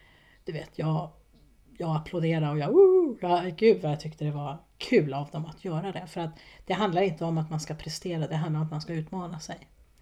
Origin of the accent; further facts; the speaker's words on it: Stockholm, Stockholm County, Sweden; jag är från Stockholm, från Sverige